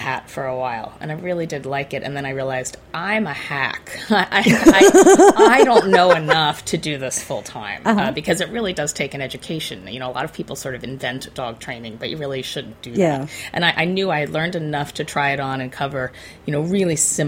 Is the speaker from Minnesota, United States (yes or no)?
no; Baltimore, Maryland, United States; now in California, United States; I'd left my hometown of Baltimore, and I'd moved to California.